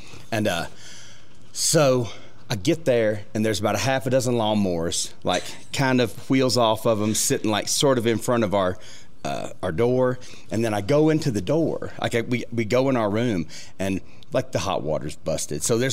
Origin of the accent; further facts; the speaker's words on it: Opelika, Alabama, United States; and I'm from Opelika, so we kind of grew up about an hour from each other.